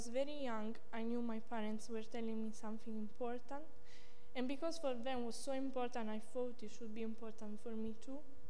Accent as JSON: {"language": "English", "town": "Siena", "region": "Tuscany", "country": "Italy", "also_born_or_lived": "Sardinia", "second_language": "English", "said": "I'm an Italian and I came from the center of Italy in Siena, but I was born in Sardinia, which is an island near the peninsula."}